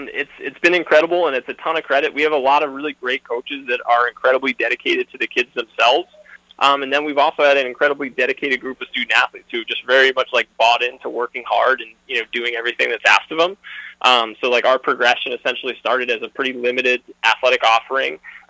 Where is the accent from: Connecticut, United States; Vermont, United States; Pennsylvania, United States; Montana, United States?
Connecticut, United States; Bristol; Yeah, so I'll say I grew up in Bristol, Connecticut. Ultimately, came up here to Endicott.